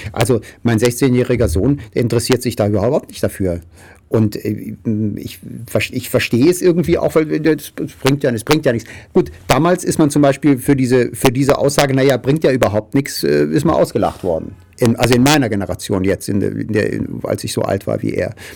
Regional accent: Freiburg, Baden-Württemberg, Germany; ich bin in Freiburg aufgewachsen. Und ich bin eigentlich mit diesem Atomprotest gegen Wiel da aufgewachsen.

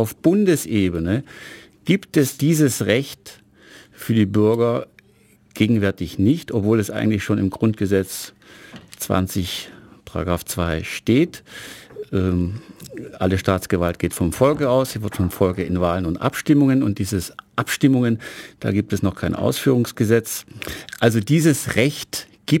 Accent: Uhingen, Baden-Württemberg, Germany; born there; now in Ulm, Germany; Ich komme eigentlich ursprünglich gebürtig aus Göppingen, ja, Uhingen eigentlich, da komme ich her, aber ich wohne jetzt schon seit über 20 Jahren in Ulm, werde natürlich der ewig Zugezogene bleiben, das lässt sich nicht verändern, trotzdem fühle ich mich, ich denke mit Fug und Recht, als Ulmer und als Uhinger

